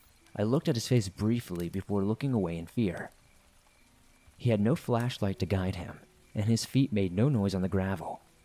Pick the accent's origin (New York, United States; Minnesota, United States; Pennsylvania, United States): New York, United States; I am from New York. I live in the Catskill region, so I have access to amazing hiking trails.